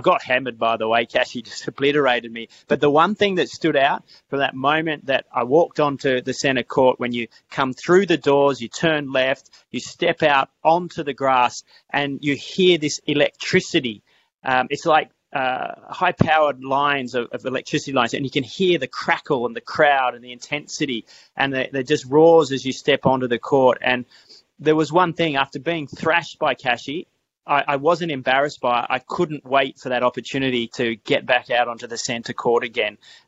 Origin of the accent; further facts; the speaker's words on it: Australia; being Australian